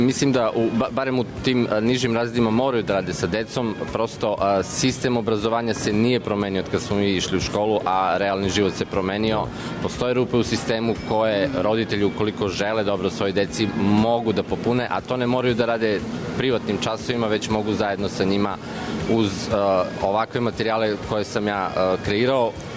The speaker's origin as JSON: {"language": "Serbian", "town": "Niš", "region": "Southern and Eastern Serbia", "country": "Serbia", "said": "Dobro jutro … ja sam profesor informatike iz Niša"}